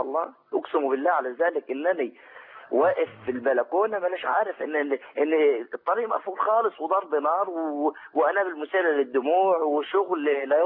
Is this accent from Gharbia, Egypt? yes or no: no; Port Said, Port Said Governorate, Egypt; انا من بورسعيد